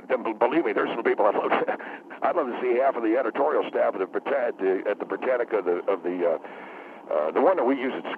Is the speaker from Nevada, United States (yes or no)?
no; Texas, United States; Look, I come from Texas.